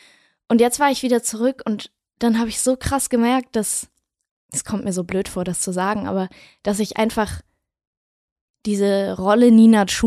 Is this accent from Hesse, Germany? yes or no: no; Wedel, Schleswig-Holstein, Germany; now in Berlin, Germany; Oder nach Wedel. Und da bin ich dann aufgewachsen. Und das ist meine Heimat. Und irgendwie, es ist sehr dörflich, es ist sehr ländlich.